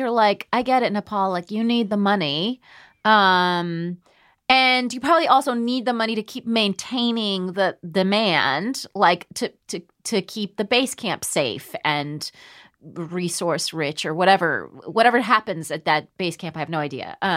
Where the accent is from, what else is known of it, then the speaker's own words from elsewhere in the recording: United States; it's because I'm from America and we already had a developed middle class.